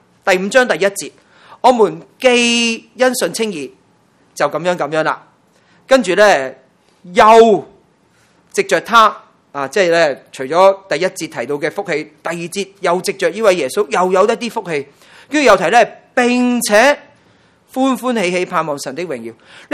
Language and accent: Cantonese; Hong Kong; 我哋香港人